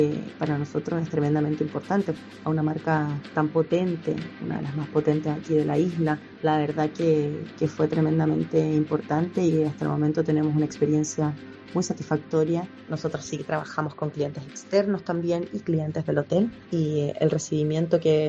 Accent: Chile; now in Tenerife, Spain; yo soy chilena, Andrea italiana de Roma, y vivimos en esta tierra tan linda que es Tenerife, es la tierra que nos acoge.

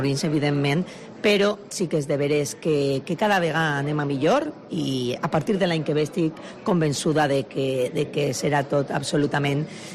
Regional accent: Onda, Valencian Community, Spain; Es nota que soc més d'Onda.

